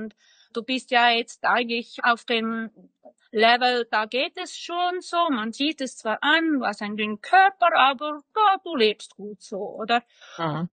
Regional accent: Switzerland; wie man hört, komme ich aus der Schweiz

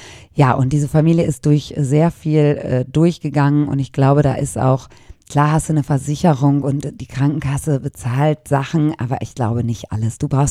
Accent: Cologne, North Rhine-Westphalia, Germany; als Kölnerin kennt man da jemanden

